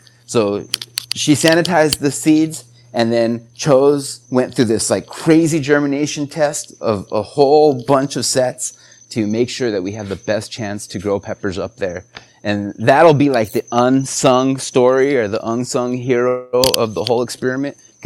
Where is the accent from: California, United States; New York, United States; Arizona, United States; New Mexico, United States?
New Mexico, United States; I'm the local New Mexico chili expert because I'm from New Mexico.